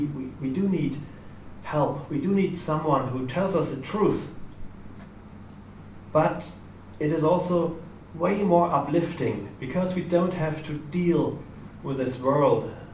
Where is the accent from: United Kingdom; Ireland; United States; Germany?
Germany; I'm from Germany